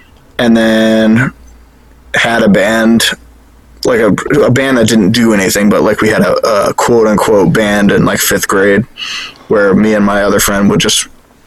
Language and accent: English; Raleigh, North Carolina, United States; born there; Yes. I was born in North Carolina.